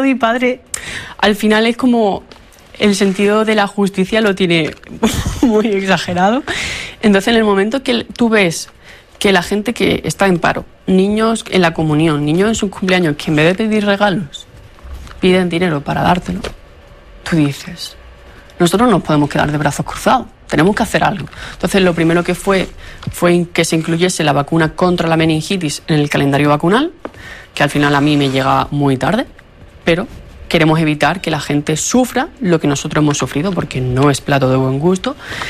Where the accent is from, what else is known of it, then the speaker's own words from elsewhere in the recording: Andalusia, Spain; y allí en Andalucía, que nosotros somos de Andalucía, sí